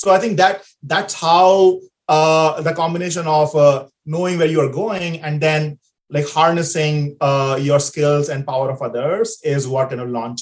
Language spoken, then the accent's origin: English; India; like I come from India, and I kind of come from a 5-generation-old family business